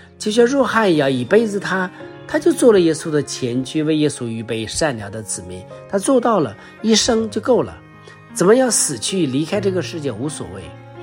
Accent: China; 其实我们对生和死啊，在我们中国人的看来，我们对死的状况我们很在乎，我们很在意。

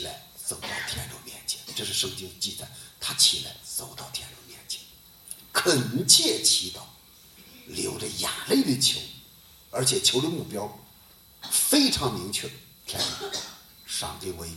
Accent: China; 我们中国人有一句话

